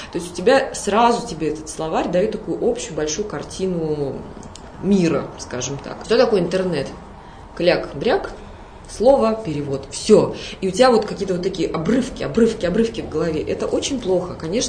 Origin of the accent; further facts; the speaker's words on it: Lesnoy, Sverdlovsk Oblast, Russia; Мое детство проходило в городе Свердловск 45, который сейчас называется Лесной, закрытый город. У меня было такое нормальное уральское детство.